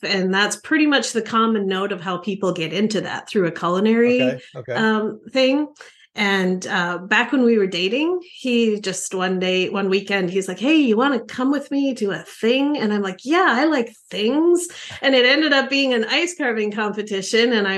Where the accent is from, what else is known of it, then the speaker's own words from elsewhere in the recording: Canada; moved away as an adult; now in United States; I am originally from Canada, and I immigrated to the United States for my alongside my husband with his job